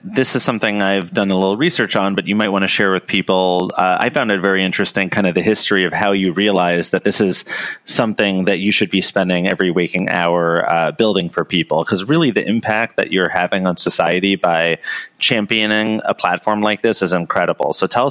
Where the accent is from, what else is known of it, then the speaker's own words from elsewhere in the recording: New York, United States; You know, as a New Yorker, yeah, it's funny.